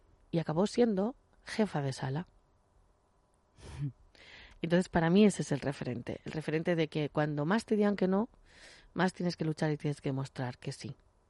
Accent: Barcelona, Catalonia, Spain; porque yo soy de Barcelona, en ese caso

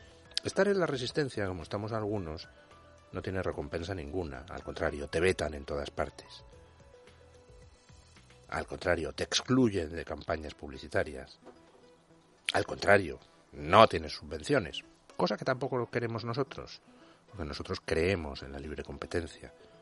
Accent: Spain; Pues porque soy español.

